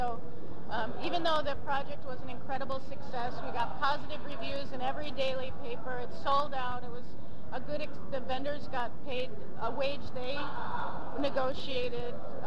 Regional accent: Chicago, Illinois, United States; I'm from Chicago.

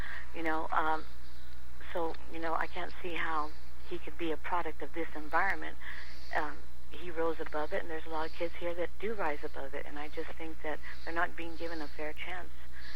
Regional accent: Stockton, California, United States; I was brought up in Northern California, in a little place called Stockton.

